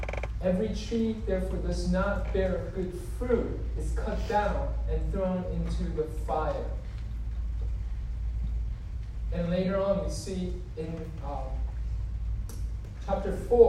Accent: New York City, New York, United States; I grew up in New York City, so like I'm kind of cynical and skeptical

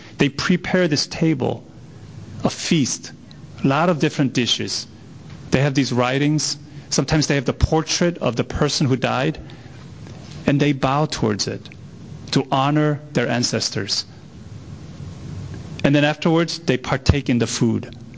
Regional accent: South Korea; I've witnessed this when I was growing up in Korea

